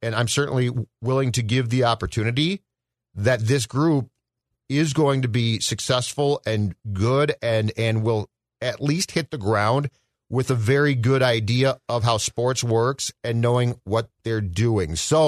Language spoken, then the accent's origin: English; Florida, United States; This reminds me of my home growing up in Florida.